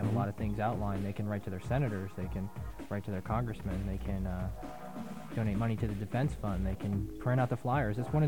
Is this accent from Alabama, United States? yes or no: no; Florida, United States; of weeks. I grew up in the Everglades.